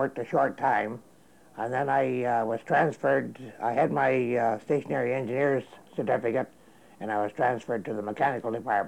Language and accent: English; Belleville, Ontario, Canada; also born or lived in Marmora / Point Anne; Well, I was born in Marmara, Ontario, and lived 4 or 5 years in Point Anne, and then moved to Belleville in 1923. So I remained in Belleville from 23 until 39.